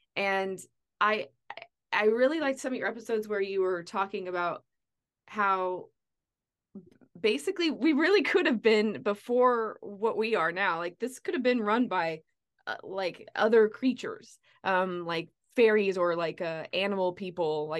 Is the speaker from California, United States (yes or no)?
no; New Mexico, United States; I mean, I'm from New Mexico, and like there's this like lava valley.